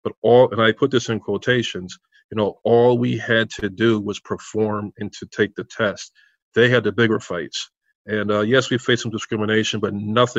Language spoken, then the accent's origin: English; Waterbury, Connecticut, United States; And especially in my hometown of Waterbury, to be a role model and to embrace it and to have to crash through some barriers